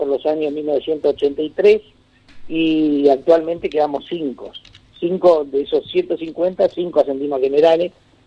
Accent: Paso de los Libres, Corrientes, Argentina; moved away as an adult; Son 37, 38 años que desde que me fui de Paso a los Libres por allá cuando tenía 20 años, ahora, a los 57, conseguir esto es muy importante

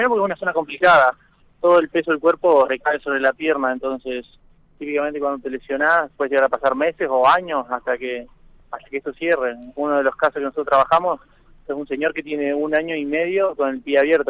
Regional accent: Entre Ríos, Argentina; now in Córdoba, Argentina; Yo soy de Entre Ríos, estoy en Córdoba, volví a Entre Ríos

